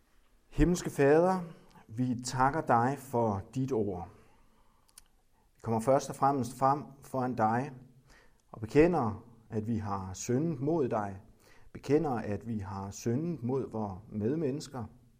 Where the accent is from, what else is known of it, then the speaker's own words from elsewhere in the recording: Central Denmark Region, Denmark; accent: Kronjysk; på kronjysk, hvor jeg er født og boret i Kronjylland